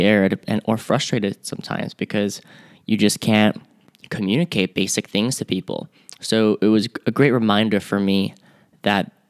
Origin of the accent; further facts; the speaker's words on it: Taipei, Taiwan; also born or lived in Hong Kong / Shanghai / United States; I had the privilege of growing up in Taipei, Hong Kong, Shanghai, and in the United States as well. And since I speak both Chinese, Spanish, and English